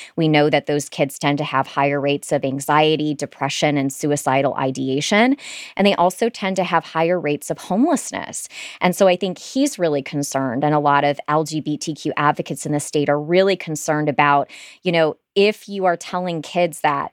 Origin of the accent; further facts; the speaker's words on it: Michigan, United States; I was so fascinated by this because I'm not from Florida. I'm from Michigan.